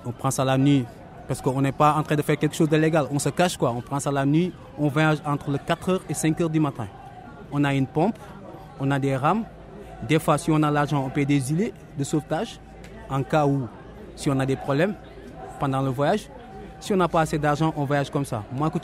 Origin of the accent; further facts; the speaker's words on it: Senegal; moved away as an adult; J'ai quitté le Sénégal, bon, parce que je ne pouvais plus travailler au Sénégal.